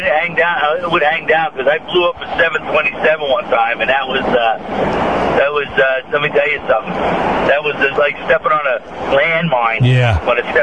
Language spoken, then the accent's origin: English; Valley Stream, New York, United States; Yeah, Valley Stream. I grew up in Valley Stream, went to Central High School.